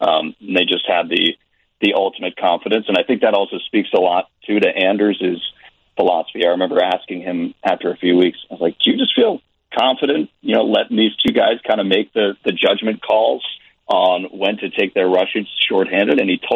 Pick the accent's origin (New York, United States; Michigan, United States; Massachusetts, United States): Massachusetts, United States; Boston; this is high praise, and I'm from Boston, so I'll try and this is with no bias.